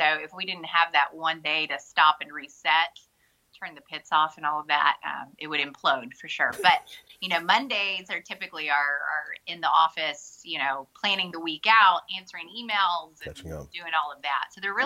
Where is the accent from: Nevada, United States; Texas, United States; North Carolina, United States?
Texas, United States; Austin; also born or lived in Houston; I grew up in the Austin area, and then my family moved outside of the Houston area when I was in middle school. So I kind of have a split childhood between Austin and the Houston area.